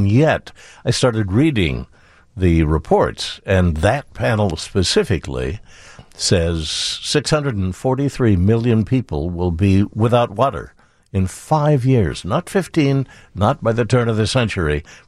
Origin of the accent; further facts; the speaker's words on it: Midwest, United States; So I'm a Midwesterner. Came up in 1966.